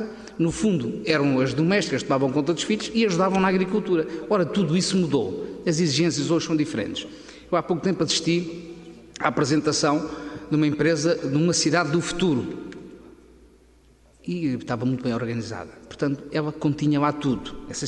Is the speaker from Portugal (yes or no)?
yes; Oeste, Portugal; Eu sou do Oeste, eu vivo todos os dias com o pessoal, principalmente da parte da fruticultura